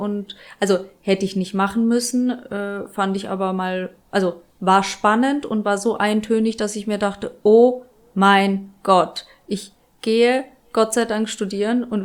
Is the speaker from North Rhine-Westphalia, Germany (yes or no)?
no; Bad Kissingen, Bavaria, Germany; in Bad Kissingen bei uns, da wo ich groß geworden bin.